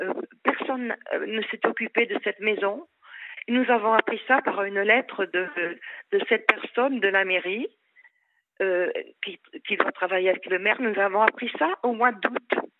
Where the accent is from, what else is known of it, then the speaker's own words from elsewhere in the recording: Île-de-France, France; born there; Vous vous rendez compte, Olivier, nous sommes des Parisiens. Et moi, je suis née dans la région, en plus.